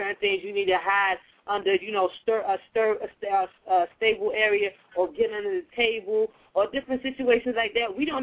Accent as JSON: {"language": "English", "country": "Nigeria", "said": "Okay, I'm from Nigeria."}